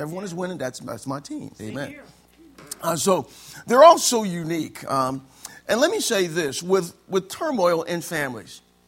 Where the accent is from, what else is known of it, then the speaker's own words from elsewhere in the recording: Illinois, United States; By nature, I'm from Illinois. I'm a Chicago fan.